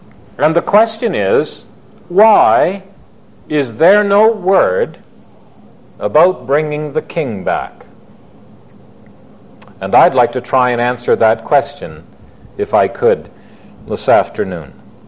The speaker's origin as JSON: {"language": "English", "region": "Scotland", "country": "United Kingdom", "said": "Well, I'm a Scotsman"}